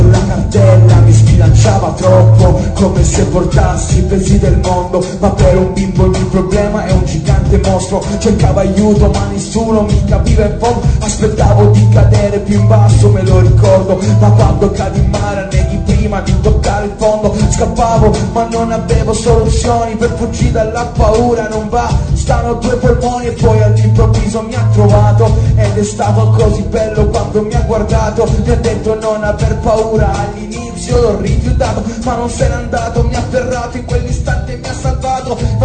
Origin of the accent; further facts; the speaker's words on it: Turin, Piedmont, Italy; Ho 27 anni e sono un missionario a tempo pieno per Dio e vengo da Torino.